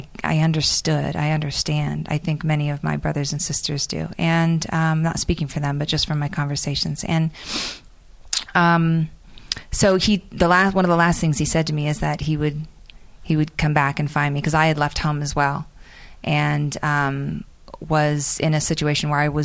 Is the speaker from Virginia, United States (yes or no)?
yes; Virginia, United States; I'm a girl from Virginia. I do a lot of hiking in the Shenandoah.